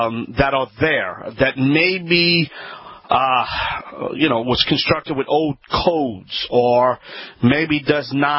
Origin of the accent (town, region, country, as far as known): Louisiana, United States